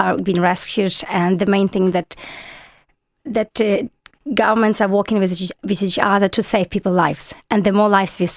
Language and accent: English; Zhytomyr, Zhytomyr Oblast, Ukraine; And I have my cousin, he's still there with his wife. I'm from Zhytomyr, and my cousin refused to leave.